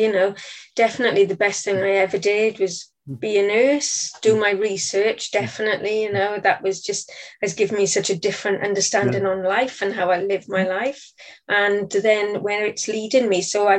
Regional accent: Swansea, Wales, United Kingdom; born or raised there

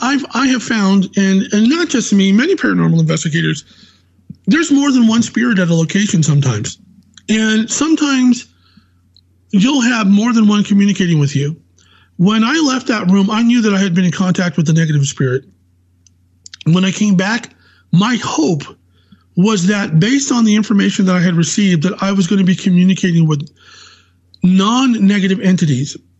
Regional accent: San Jose, California, United States; You know, I grew up in the Bay Area. I'm a native to the Bay Area. I was born in San Jose, California.

